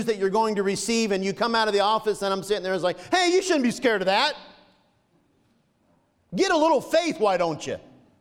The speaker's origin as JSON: {"language": "English", "region": "Florida", "country": "United States", "said": "Because I'm from Florida."}